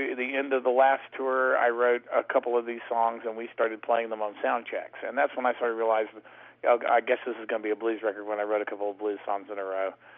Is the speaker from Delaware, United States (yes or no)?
no; Texas, United States; But the blues is a fairly serious thing where I come from. I come from Texas